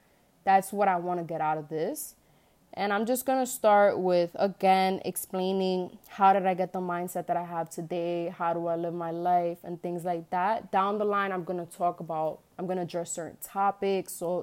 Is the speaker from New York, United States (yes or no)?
yes; New York City, New York, United States; But, I'm 21 years old. I was born and raised in the Bronx. That's in New York City, for those that may not know.